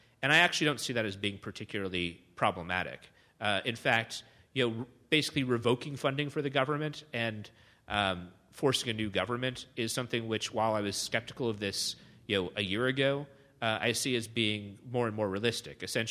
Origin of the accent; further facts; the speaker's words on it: United States; I mean, I as an American, I don't think we should be in the habit of kicking ourselves for things